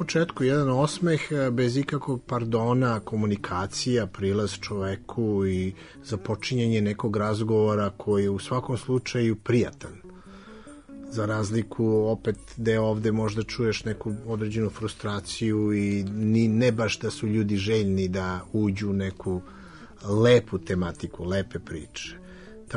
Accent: Belgrade, Serbia; now in Los Angeles, United States; jer vratiti se u ono odakle sam ja otišao, to je neka mladost, to je neka ludost, to je neki drugi grad.

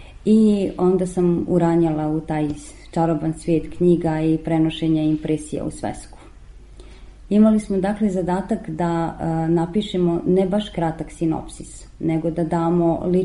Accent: Sarajevo, Federation of Bosnia and Herzegovina, Bosnia & Herzegovina; Rođena sam u gradu na Miljacki, gradu koji toliko divnih uspomena izvlači iz mene, iz mog najranijeg djetinjstva, od vrtića, razigrani dani do osnovne škole i srednje škole.

